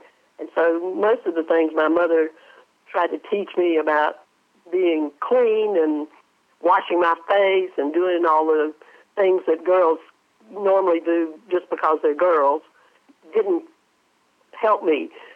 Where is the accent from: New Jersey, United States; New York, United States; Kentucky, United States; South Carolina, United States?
South Carolina, United States; born there; moved away as an adult; also born or lived in Tennessee / Louisiana / Georgia / Florida; Well, I was born in South Carolina.